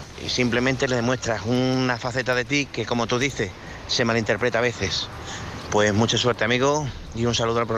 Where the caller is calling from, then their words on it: Badajoz, Extremadura, Spain; de Badajoz.